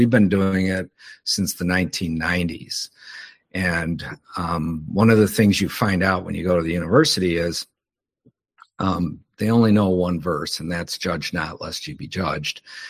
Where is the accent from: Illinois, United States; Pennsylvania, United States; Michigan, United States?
Michigan, United States; Detroit; I was raised in Detroit.